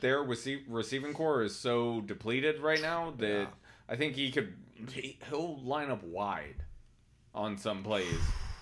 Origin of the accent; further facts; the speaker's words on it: Tallahassee, Florida, United States; Listen, I'm from Tallahassee. I am an FSU fan, for what it's worth.